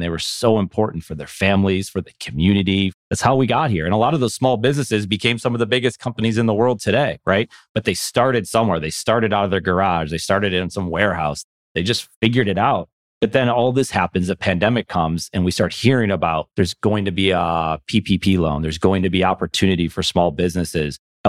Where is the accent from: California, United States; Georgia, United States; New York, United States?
New York, United States; Buffalo; One, I'm originally from Buffalo, New York. And so I was there when the Bills went to 4 Super Bowls.